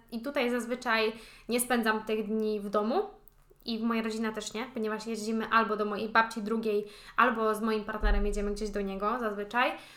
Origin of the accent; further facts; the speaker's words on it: Kuyavian-Pomeranian Voivodeship, Poland; Ja jestem z Kujaw za to, więc to jest takie...